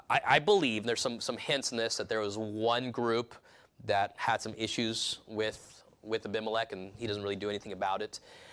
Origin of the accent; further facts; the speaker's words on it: California, United States; I grew up in California. There's a lot of vineyards with families that we were related to that own vineyards